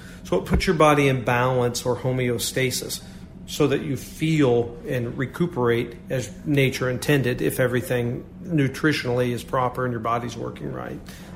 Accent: Kansas City, Missouri, United States; I'm born and raised in Kansas City. I love Kansas City.

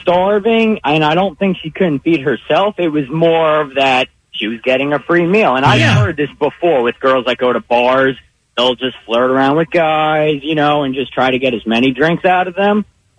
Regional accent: New York, United States; I'm originally from New York, and back in like 2013, I was seeing some girl

